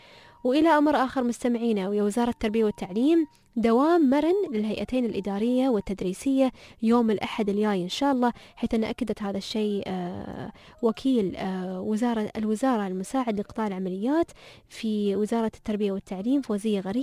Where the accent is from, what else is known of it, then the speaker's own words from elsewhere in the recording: Syria; أنا سوري يعني،